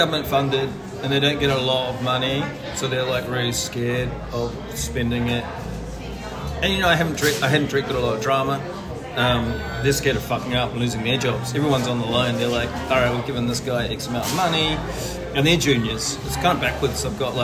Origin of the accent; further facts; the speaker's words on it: New Zealand; I'm a Kiwi, and there's funding at home